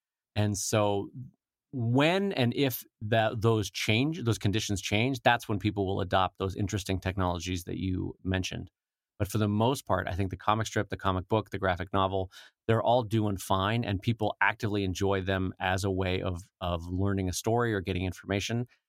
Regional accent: Carlsbad, California, United States; No, I grew up in San Diego, California County, in a little town called Carlsbad, which now has a Legoland in it.

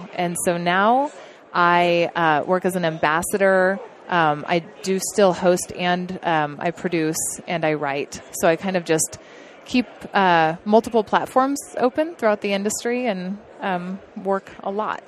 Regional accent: Oklahoma, United States; So, you know, I grew up in Oklahoma. I knew that there were deer, but I didn't know there were mule deer and I didn't know what states they were in.

